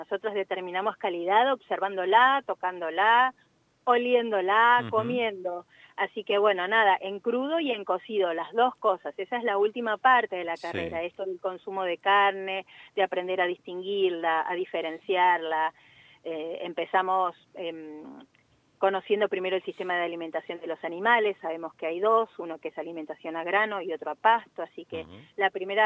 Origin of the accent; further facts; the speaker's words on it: Mar del Plata, Buenos Aires Province, Argentina; now in Buenos Aires, Argentina; Yo soy marplatense, nací en Mar del Plata y vivo en Capital Federal desde hace 20 años más o menos.